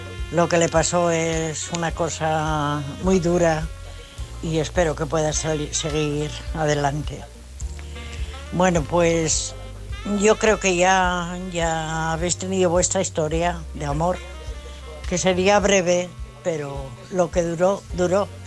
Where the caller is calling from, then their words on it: Asturias, Spain; de Asturias.